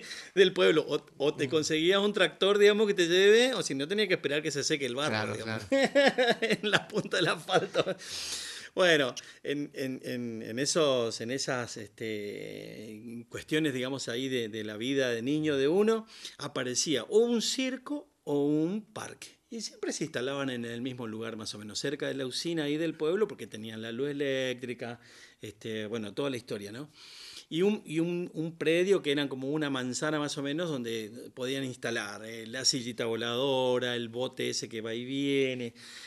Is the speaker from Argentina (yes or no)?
yes; Las Lomitas, Formosa, Argentina; Yo soy de Las Lomitas, La Lomita es un pueblo, era chiquito en ese momento, ahora ya le dicen ciudad, digamos, uh-huh. ¿no? Estaba a 300 kilómetros de la capital.